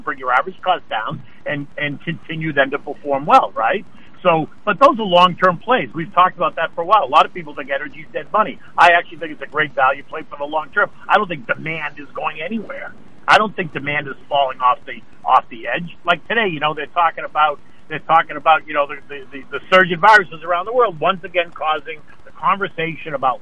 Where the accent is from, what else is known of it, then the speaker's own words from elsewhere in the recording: Cape Cod, Massachusetts, United States; now in Florida, United States; Well, I'm from Cape Cod, right? So it's really going home for me.